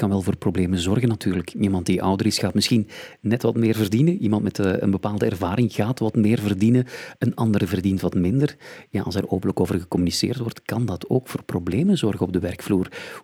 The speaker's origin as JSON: {"language": "Dutch", "region": "Flanders", "country": "Belgium", "said": "we daar als Belgen, als Vlamingen, niet graag over spraken"}